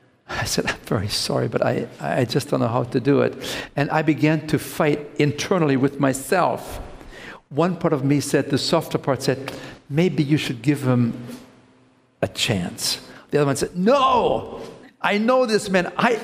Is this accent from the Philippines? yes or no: no; Connacht, Ireland; because I'm from Mayo.